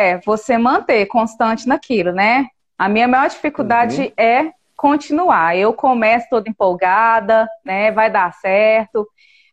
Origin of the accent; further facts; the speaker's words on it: Minas Gerais, Brazil; Sim, eu sou de Minas.